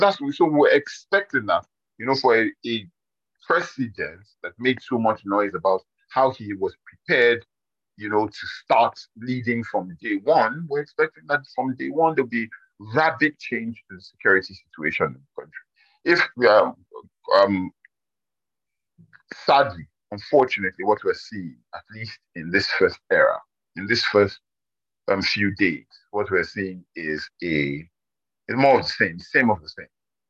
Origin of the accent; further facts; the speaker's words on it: Kogi, Nigeria; Small correction, I'm from Kogi, very small correction. My mom is from Benue, I'm also from Benue, but you know we live in a patrilineal society